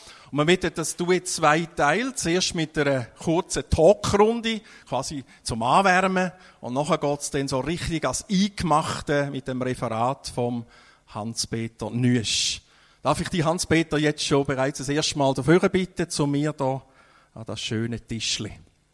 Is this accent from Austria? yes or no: no; Appenzell, Switzerland; Ich bin ja in dieser Zeit als Bub im Appenzellerland aufgewachsen.